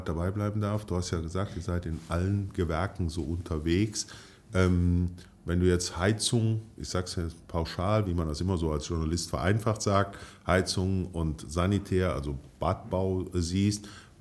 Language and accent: German; Cologne, North Rhine-Westphalia, Germany; darf ich als Kölner auch mal nochmal betonen